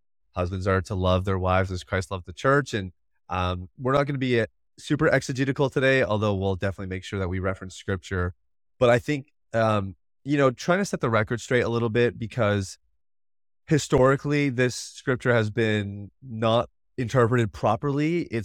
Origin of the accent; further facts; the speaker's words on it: United States; accent: American; tell my wife is embarrassed by how bad it sounds and how like American I sound, trying to sound like I'm Jamaican.